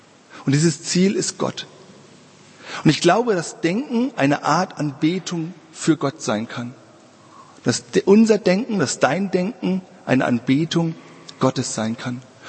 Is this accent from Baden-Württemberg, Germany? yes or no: yes; Baden-Württemberg, Germany; bin in Heidelberg, da bin ich in der Nähe aufgewachsen